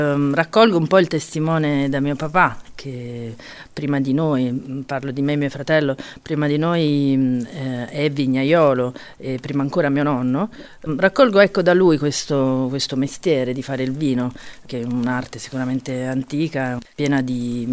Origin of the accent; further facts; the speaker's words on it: Chieti, Abruzzo, Italy; sono nata e cresciuta a Chieti, in una famiglia di agricoltori.